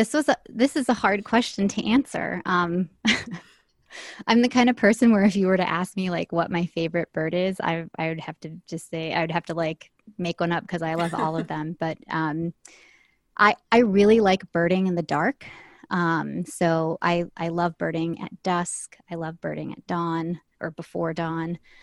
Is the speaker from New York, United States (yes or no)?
no; Virginia, United States; now in Maryland, United States; So I live in Maryland. I was born and raised in Virginia, and I've lived all over the place, but I live in Maryland now.